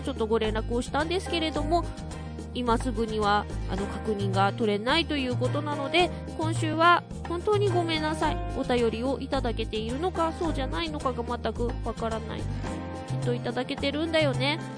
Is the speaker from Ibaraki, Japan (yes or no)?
no; Fukuoka, Japan; やっぱりね、博多っ子なのでもつ鍋好きです